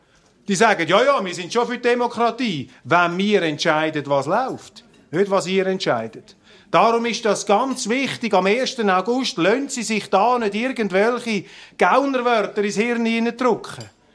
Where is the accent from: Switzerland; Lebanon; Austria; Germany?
Switzerland; als Schweizer bin ich Europäer